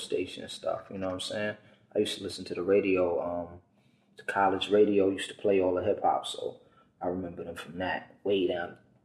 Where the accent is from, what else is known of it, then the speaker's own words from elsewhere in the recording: Hempstead, New York, United States; recording artist. I'm from Hempstead, Long Island.